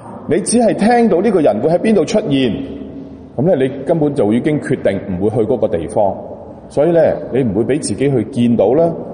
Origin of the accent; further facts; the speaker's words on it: Hong Kong; 对于隔离这一样嘢，为我们香港人我们好熟悉。